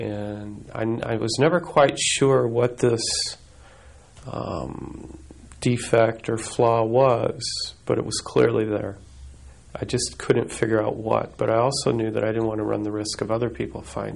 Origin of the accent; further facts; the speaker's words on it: St. Louis, Missouri, United States; born there; I was born in St. Louis, in the city. I was the oldest child